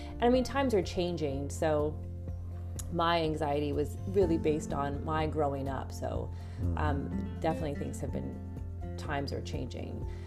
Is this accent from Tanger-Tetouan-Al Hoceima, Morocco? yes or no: yes; Martil, Tanger-Tetouan-Al Hoceima, Morocco; we went to Martil, and I grew up in Martil, and I love that little beach town